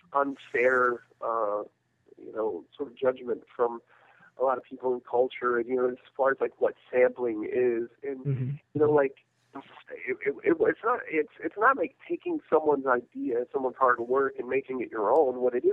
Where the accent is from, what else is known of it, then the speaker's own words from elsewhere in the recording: Colquitt, Georgia, United States; I grew up in South Georgia, like right above Tallahassee, Florida, in a little town called Colquitt, Georgia. So it's in the swamps, you know, it's an awesome place, but, you know, it's a little removed and isolated